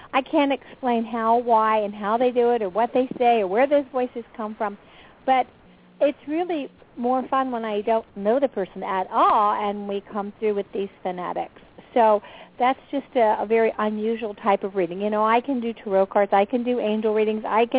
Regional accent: East Coast, United States; You can tell I'm from the East Coast.

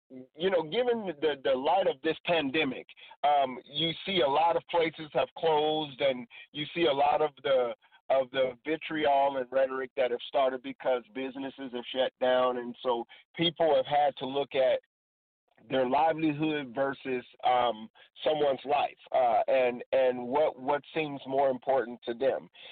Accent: Portland, Oregon, United States; I come to you from Portland, Oregon, ready to preach this mighty word of God.

